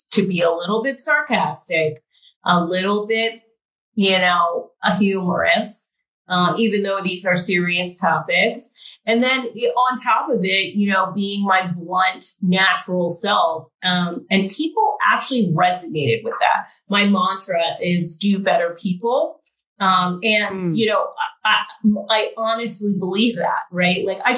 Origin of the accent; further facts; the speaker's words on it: East Coast, United States; I'm originally from the East Coast, which you probably don't know what that means, but, it, you know, we don't mince words lightly.